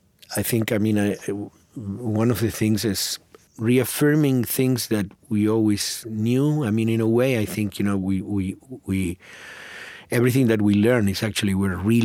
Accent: Argentina; moved away; So in that context, you know, I came from Argentina to look at the world

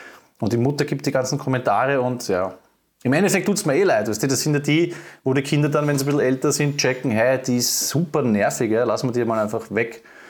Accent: Vienna, Austria; ich war als Kind im Fußballverein, da ist das ganz andere Extrem. Das ist halt Vollproletenpartie in Floridsdorf gewesen mit Omas, die reinschimpfen

